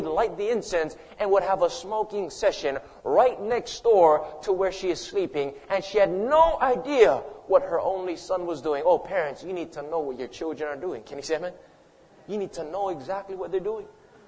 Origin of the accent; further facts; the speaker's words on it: Wailua, Hawaii, United States; I would break into people's houses growing up in Wailua on the other side of the mountain.